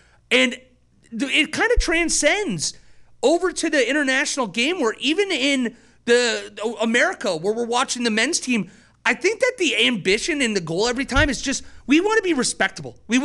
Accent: Ohioville, Pennsylvania, United States; I grew up in Ohioville, Pennsylvania.

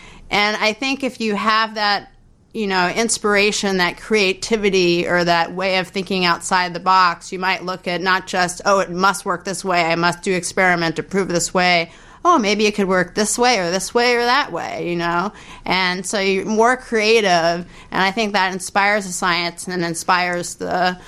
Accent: San Francisco, California, United States; I actually, well, growing up in San Francisco, I was exposed to art and science.

